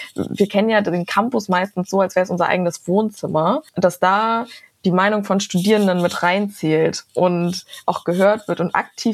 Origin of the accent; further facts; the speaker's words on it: Frankfurt, Brandenburg, Germany; Jetzt komme ich jetzt aus Frankfurt-Oder, ich studiere an der Viadrina.